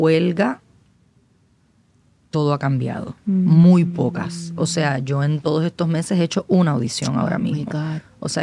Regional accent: Puerto Rico; para mí como puertorriqueña, había una lucha política siempre adentro

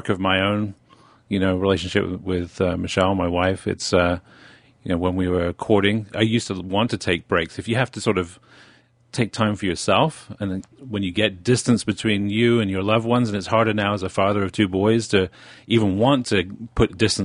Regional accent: United Kingdom; but I attribute that to just being British. It's kind of a cultural thing, and we're kind of subdued in that way.

